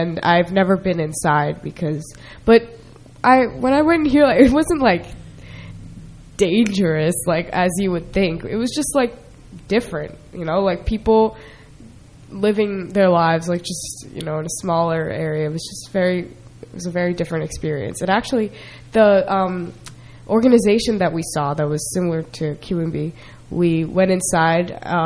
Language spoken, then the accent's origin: English; New Jersey, United States; I mean, we're from New Jersey, New York area.